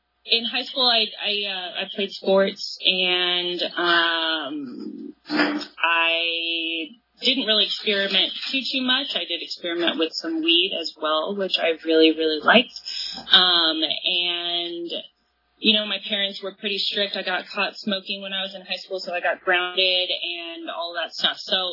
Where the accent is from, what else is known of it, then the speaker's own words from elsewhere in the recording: Clovis, California, United States; Like you said, I grew up in Clovis, which we always consider is a lot nicer than Fresno.